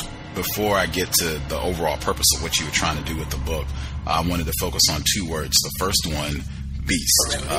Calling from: Seattle, Washington, United States; Seattle, Washington.

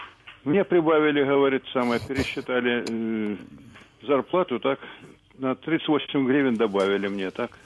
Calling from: Kyiv, Ukraine

